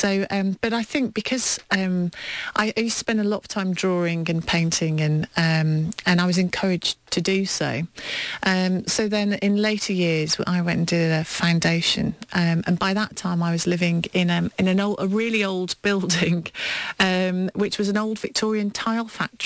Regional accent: Liverpool, North West England, United Kingdom; born there; I was born here, and then kind of tootled off all over the shop, and my parents are from the Midlands, so I only returned to Liverpool 5 years ago.

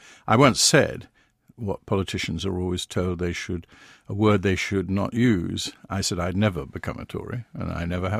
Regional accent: Plympton, South West England, United Kingdom; born there; I was born in Plympton, which is a small town which was then in Devon and has now become absorbed into Plymouth and is part of Plymouth City.

